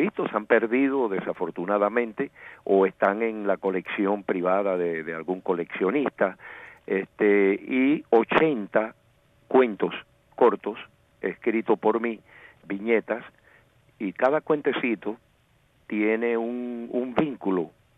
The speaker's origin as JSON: {"language": "Spanish", "region": "Santiago de Cuba", "country": "Cuba", "said": "yo soy santiaguero. Nací en el barrio de Los Hoyos."}